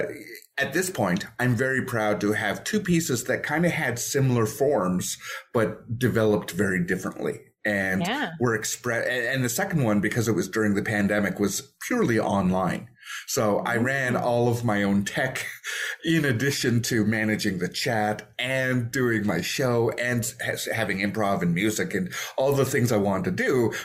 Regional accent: Toronto, Ontario, Canada; I did it in my hometown, which Toronto, and that was lovely.

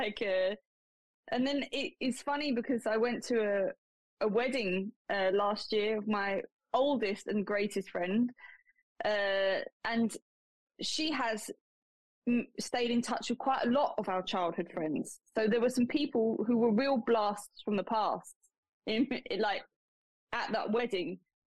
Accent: East of England, United Kingdom; because I'm from the UK. I'm from Essex originally in England, and I went to university in Wales, which is about a 4-hour drive from where I had grown up.

